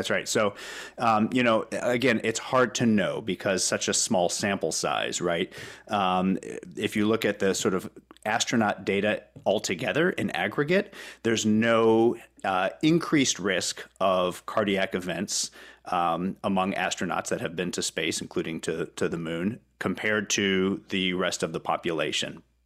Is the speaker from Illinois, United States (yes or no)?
yes; Champaign, Illinois, United States; So my family moved to Champaign when I was, I guess, about 4 years old. And so I grew up there and then went to high school at Uni High in Urbana.